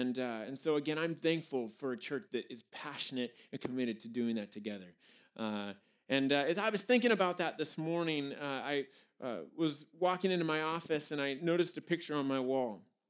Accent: Beaverton, Oregon, United States; the church I grew up in Beaverton, Oregon, was began to grow from 100 to 200 to 300 to 400.

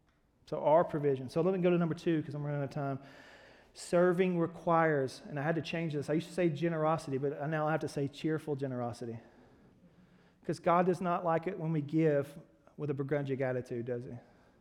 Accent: Alabama, United States; I grew up in Alabama, man. When we had tons of revivals in Alabama, which is always interesting.

